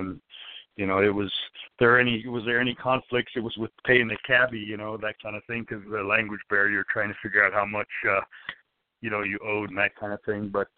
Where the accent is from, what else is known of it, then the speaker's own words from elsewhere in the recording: Colorado, United States; And I'm from Colorado, and there's a lot of tunnels in Colorado